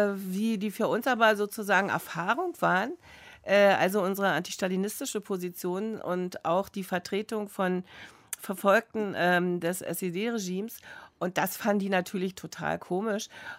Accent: East Germany, Germany; Und wir sind als Ostdeutsche da behandelt worden wie so die Kühe mit zwei Köpfen

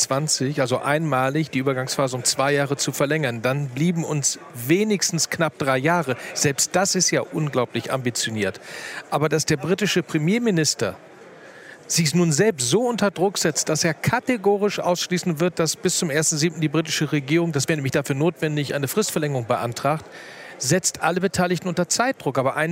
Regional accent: Germany; Meine Heimatregion ist Cuxhaven-Bremerhaven.

